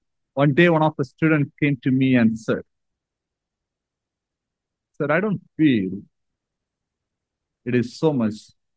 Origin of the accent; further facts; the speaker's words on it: Thiruvananthapuram, Kerala, India; English is a second language; I born and brought up in Trivandrum, the capital city of Kerala in southern part of India.